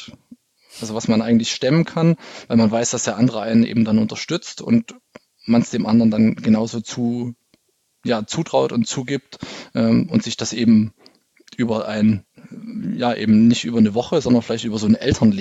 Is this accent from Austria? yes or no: no; East Germany, Germany; Ich bin ja im Osten aufgewachsen, ne?